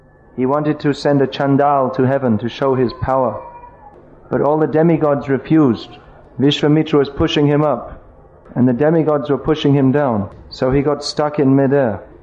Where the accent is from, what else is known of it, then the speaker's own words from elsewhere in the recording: United Kingdom; Of course, I'm from Britain, and British tend to think the British are the best.